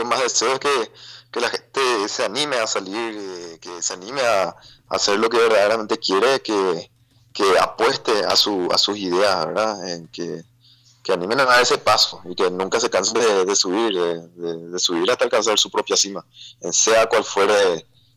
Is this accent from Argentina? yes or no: no; Paraguay; hay muchas montañas más que todavía tenemos que alcanzar como paraguayo, ¿verdad?